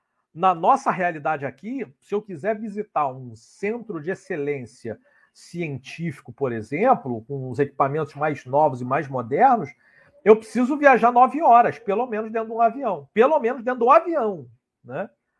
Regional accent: Brazil; todos os pesquisadores brasileiros como eu têm muito contato com os pesquisadores portugueses de Portugal, né?

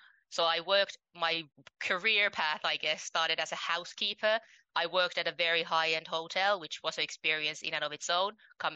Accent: Finland; So I grew up in Finland in a working class family.

